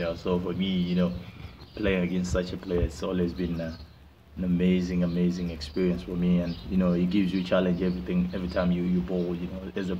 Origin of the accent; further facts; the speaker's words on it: Bulawayo, Matabeleland, Zimbabwe; I'm from Bulawayo. That's my home ground is Bulawayo Sports Club